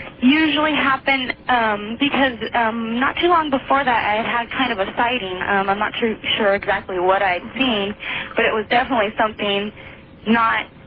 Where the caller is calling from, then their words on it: Portland, Oregon, United States; Portland, Oregon.